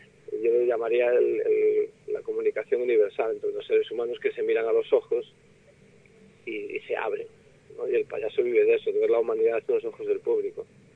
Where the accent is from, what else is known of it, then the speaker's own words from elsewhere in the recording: Galicia, Spain; Somos gallegos.